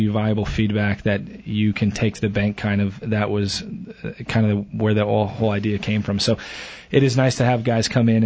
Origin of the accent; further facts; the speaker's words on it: Prescott, Arizona, United States; I grew up here in Prescott, and obviously we're known for definitely being a town that caters more towards retirees, which is great. I moved back here